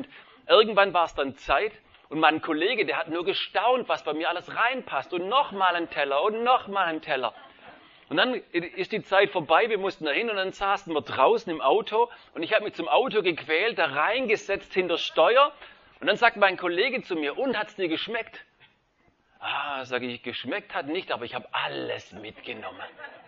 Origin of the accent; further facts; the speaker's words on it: Baden-Württemberg, Germany; also born or lived in South America; Also ich bin Schwabe